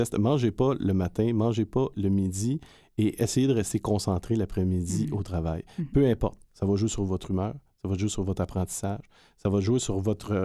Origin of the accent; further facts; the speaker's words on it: Quebec, Canada; Moi, je viens de la région de Gaspésie.